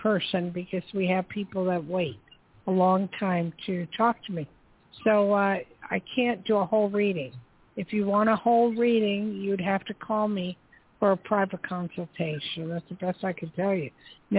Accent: New Jersey, United States; And I'm originally from Jersey.

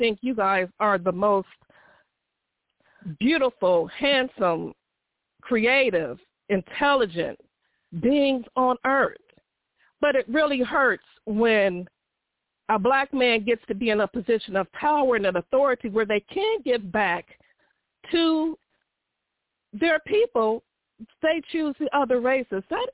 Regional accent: Ohio, United States; born or raised there

